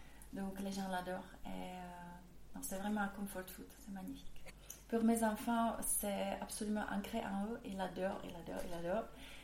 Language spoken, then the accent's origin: French; Zlín, Zlín Region, Czechia; French is a second language; je viens de République tchèque. Enfin, je tenais, c'était encore la Tchécoslovaquie, on était l'état satellite de l'USSR. En République tchèque, je tenais à Zlín